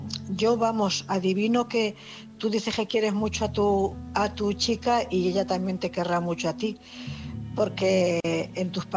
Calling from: Cuenca, Castilla-La Mancha, Spain; corresponsal de Cuenca.

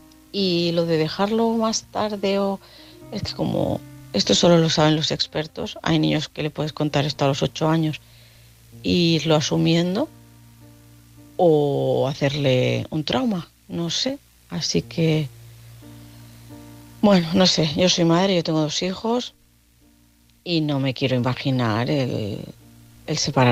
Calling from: Barcelona, Catalonia, Spain; de Barcelona, y también quería opinar

